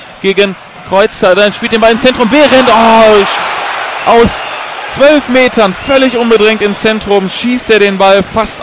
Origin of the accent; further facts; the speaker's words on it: Bielefeld, North Rhine-Westphalia, Germany; Als Bielefelder sage ich, es war ein klares Foul.